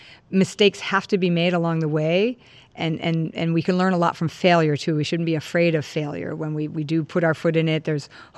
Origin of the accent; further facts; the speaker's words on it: New England, United States; I'm also from New England, so we're very fast talkers, and we just move and talk and do everything quickly up there in the Northeast.